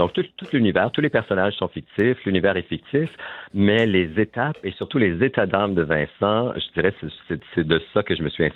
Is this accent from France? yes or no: no; Moose Creek, Ontario, Canada; Moi, je suis originaire de Moose Creek, Ontario.